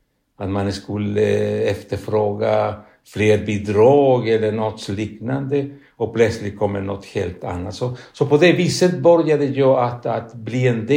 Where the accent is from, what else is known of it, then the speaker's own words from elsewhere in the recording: Chile; now in Sweden; Och jag kom från Sydamerika, från Chile, det är mycket splittrade samhällen, stora klyftor och mycket annat.